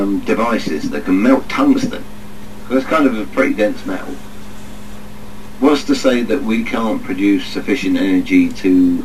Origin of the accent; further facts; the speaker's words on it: England, United Kingdom; I mean, I'm English. We drink tea by the gallon.